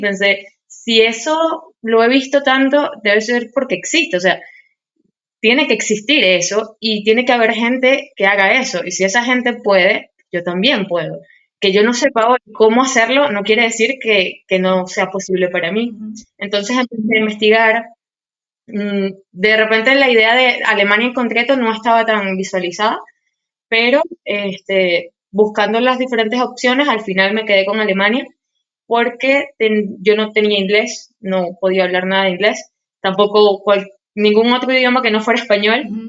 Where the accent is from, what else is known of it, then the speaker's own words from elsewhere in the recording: Venezuela; now in Oberursel, Germany; Bueno, yo vengo de Venezuela y tengo aquí ya año y medio.